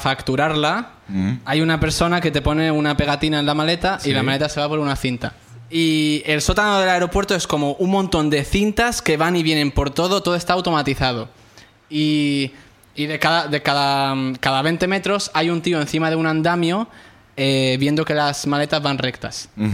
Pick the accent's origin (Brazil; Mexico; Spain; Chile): Spain; Balearic Islands; Bueno, yo de Baleares.